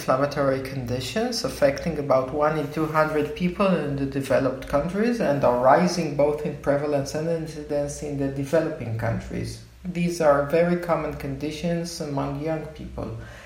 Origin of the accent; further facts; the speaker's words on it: Israel; I'm a gastroenterologist from Israel